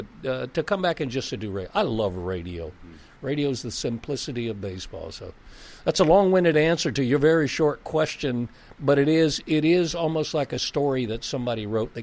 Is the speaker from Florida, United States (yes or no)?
yes; Pensacola, Florida, United States; also born or lived in South Alabama; I've got relatives every 10 miles. I grew up at Pensacola. I was born in South Alabama.